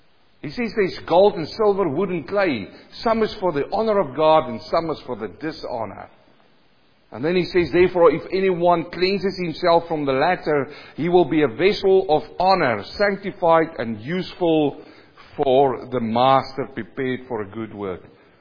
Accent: South Africa; you come from India, I come from South Africa.

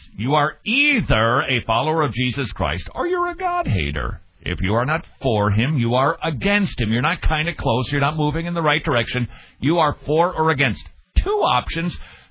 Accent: United States; As an American, I don't know that I've ever been more proud.

